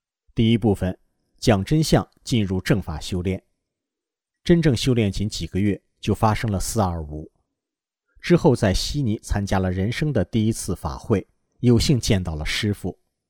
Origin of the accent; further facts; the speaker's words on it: Beijing, China; 我来自北京，经历过六四